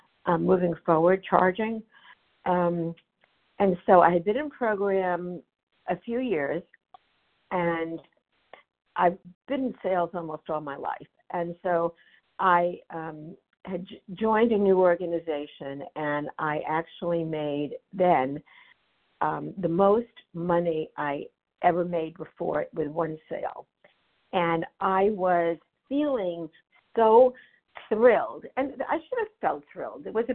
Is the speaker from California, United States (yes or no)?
no; Florida, United States; I'm from Florida, but temporarily now calling from New York.